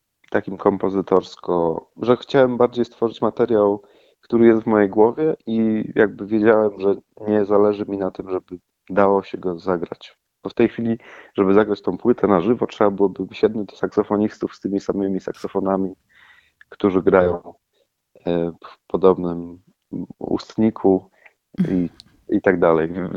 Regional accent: Tricity, Pomeranian Voivodeship, Poland; now in Warsaw, Poland; Jestem z Trójmiasta, mieszkam w Warszawie, ale Kraków jest mi bliski serca.

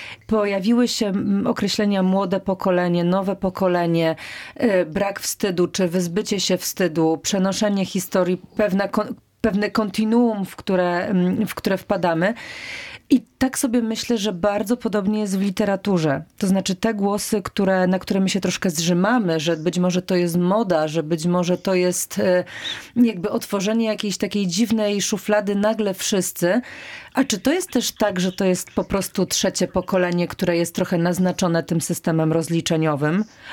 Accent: Gorlice, Lesser Poland, Poland; Ja jestem z Gorlic, też nie jestem wciąż u siebie.

